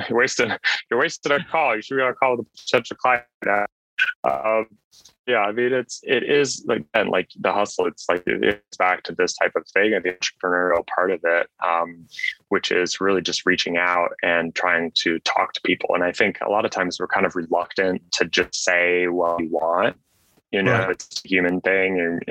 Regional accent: Switzerland; I was 17 years old. I grew up in Switzerland. My dad was in pharma at the time. And so I grew up in Switzerland

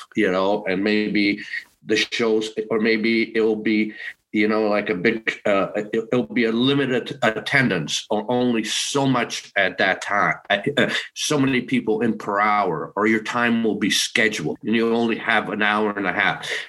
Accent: Canada; I remember growing up in Canada, I remember polio

